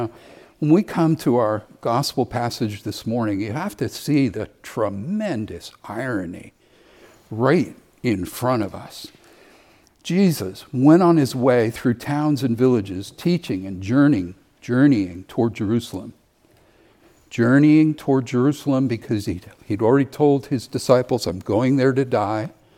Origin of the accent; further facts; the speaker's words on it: Ireland; And Dr. Packer, who is British, and I'm Irish, and the High King is Irish from the ancient five kingdoms.